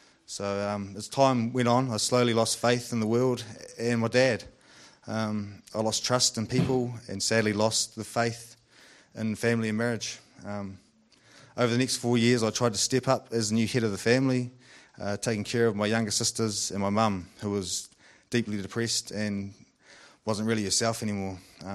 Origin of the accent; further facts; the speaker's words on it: Kauai, Hawaii, United States; I was raised in Kauai by my dad Neil and mum Brenda, along with my younger sisters.